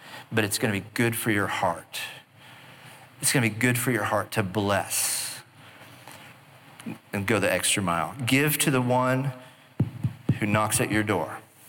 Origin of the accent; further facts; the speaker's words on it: Oklahoma, United States; I grew up in Oklahoma. Like, we lived out in the country.